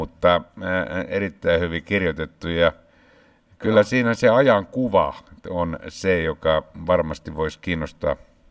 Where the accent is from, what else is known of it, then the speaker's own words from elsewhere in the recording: Luvia, Satakunta, Finland; also born or lived in Pori; mä olen Porista oikeastaan syntynyt, mutta onneksi vietiin siellä sitten vuoden vanhana Luvialle